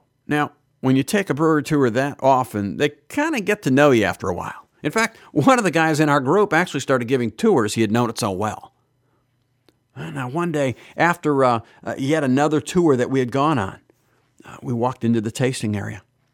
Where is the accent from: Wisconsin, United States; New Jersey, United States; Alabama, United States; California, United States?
Wisconsin, United States; I grew up in Wisconsin. Man, we had beer breweries every place.